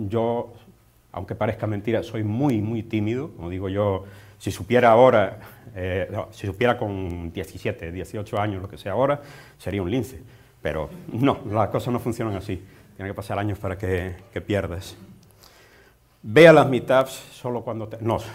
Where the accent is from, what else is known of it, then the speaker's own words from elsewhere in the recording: Venezuela; resulta que yo me crié en Venezuela